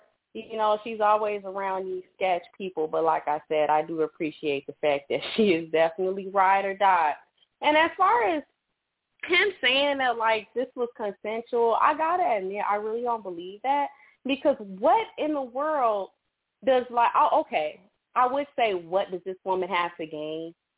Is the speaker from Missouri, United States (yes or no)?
no; Chicago, Illinois, United States; Like, I'm from Chicago, and I love